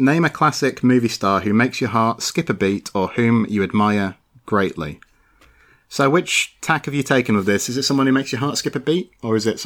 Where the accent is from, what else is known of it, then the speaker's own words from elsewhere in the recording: Bristol, South West England, United Kingdom; born there; Well, I was born in Bristol